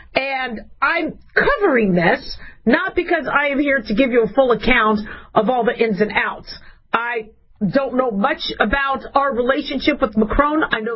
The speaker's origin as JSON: {"language": "English", "country": "United States", "said": "What I do know is, as a doctor and as an American, I don't like things done halfway."}